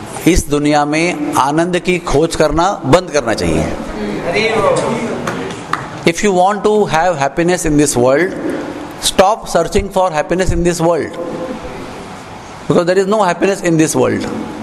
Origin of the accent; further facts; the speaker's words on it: Udupi, Karnataka, India; वो हमारे साउथ में, उड़पी से हूँ, साउथ इंडियन हूँ, तो हमारे गांव में ऐसे कहावत है कन्नड़ में